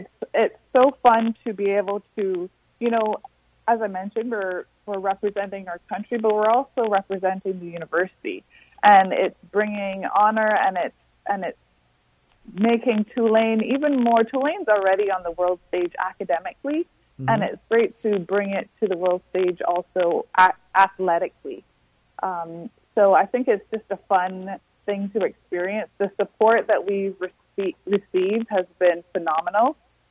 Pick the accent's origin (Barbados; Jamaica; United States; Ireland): Barbados; I was born and raised in Barbados, and I competed for Barbados